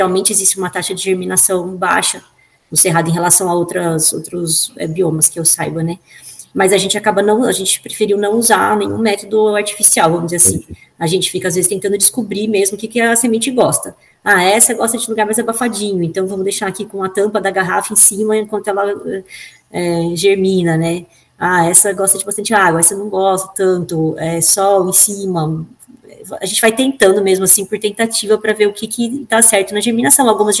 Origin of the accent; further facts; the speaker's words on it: Campinas, São Paulo, Brazil; eu sou de Campinas, né, cidade, assim, asfalto, minha infância foi no asfalto